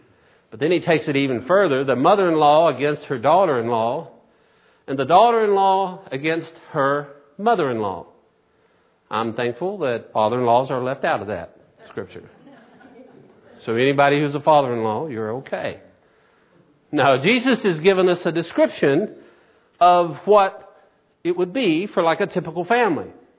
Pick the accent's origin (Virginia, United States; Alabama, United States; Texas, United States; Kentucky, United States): Kentucky, United States; Staffordsville; I even know there when I was growing up in Staffordsville, nearly the whole area was just my cousins.